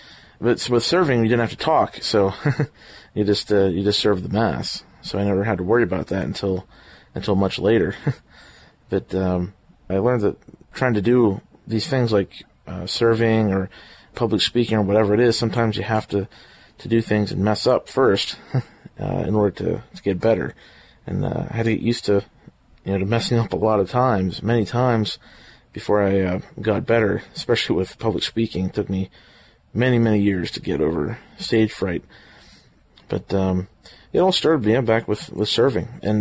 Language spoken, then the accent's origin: English; Lock Haven, Pennsylvania, United States; also born or lived in Williamsport; I was born actually in Williamsport, PA, and grew up in Lock Haven, actually a small town called Castania, and it's a village or a township of Lock Haven, and my parents are still there, so it's still my hometown to this day.